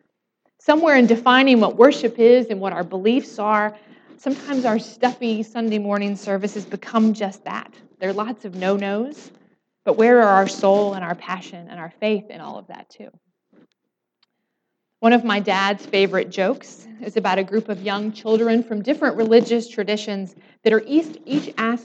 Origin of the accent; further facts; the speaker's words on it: Dade City, Florida, United States; I grew up in First Presbyterian of Dade City